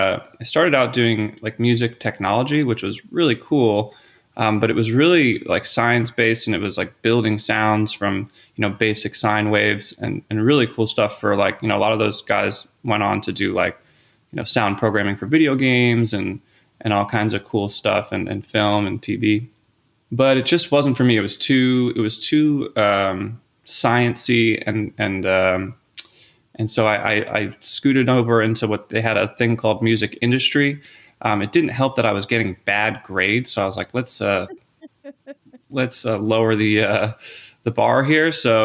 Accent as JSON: {"language": "English", "town": "Philadelphia", "region": "Pennsylvania", "country": "United States", "tie": "born or raised there", "said": "Yeah, I grew up in the Philadelphia area"}